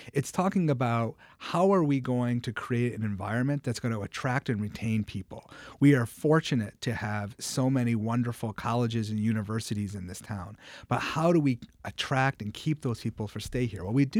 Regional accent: Rochester, New York, United States; I'm originally from Rochester and from this community, grew up here, went to the Rochester City School District, graduated, went on to college and law school.

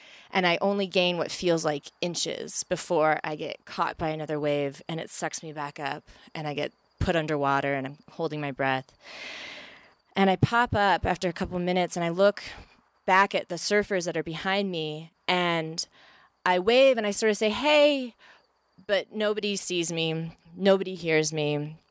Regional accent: California, United States; And I'm from California, from the Bay Area, and my whole life I grew up next to the ocean

